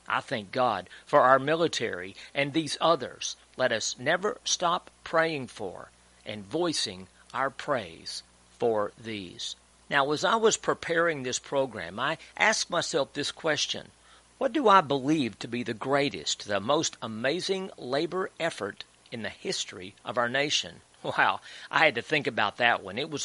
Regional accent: Texas, United States; born or raised there

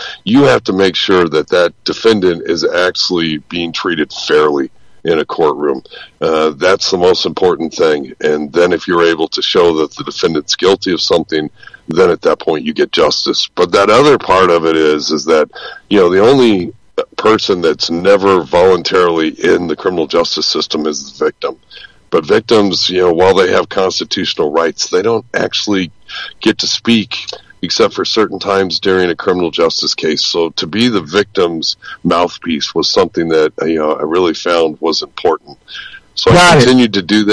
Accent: Las Vegas, Nevada, United States; I was actually born and raised in Las Vegas, Nevada. My parents had actually moved from different states to there and had found each other.

